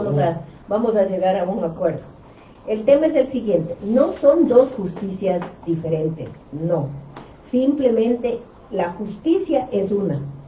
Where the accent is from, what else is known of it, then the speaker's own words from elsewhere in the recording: Quito, Pichincha, Ecuador; Yo vivo en Quito, nací en Quito, me moví en Quito.